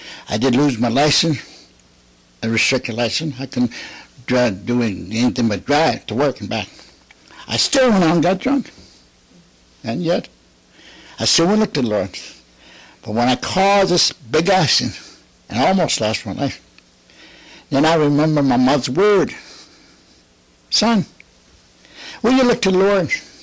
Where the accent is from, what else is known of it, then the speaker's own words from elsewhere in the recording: Grand Rapids, Michigan, United States; from Grand Rapids, Michigan. And I am a Chippewa, full-blooded Chippewa Indian from the Chippewa tribe of Michigan.